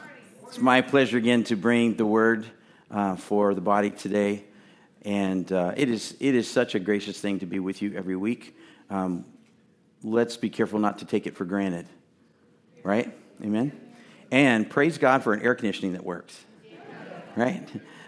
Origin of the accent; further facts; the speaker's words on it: Texas, United States; I was born and raised in Texas.